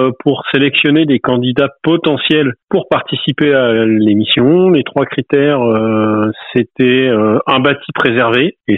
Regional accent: Normandy, France; nous, on n'est pas de Charente, ma femme est parisienne, moi je suis normand, on est venu là sur le tard, on s'installe à plus de 30 ans

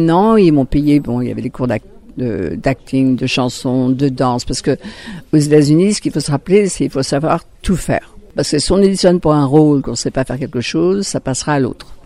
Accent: La Baule, Pays de la Loire, France; also born or lived in Saint-Nazaire; J'ai toute ma famille en Bretagne, mais moi je suis née donc en Loire-Atlantique, je suis née à Saint-Nazaire.

